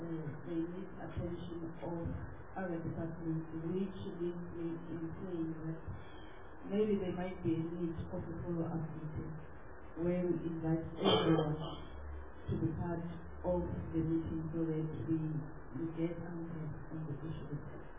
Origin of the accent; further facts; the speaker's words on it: Mpumalanga, South Africa; I'm from Pumalanga.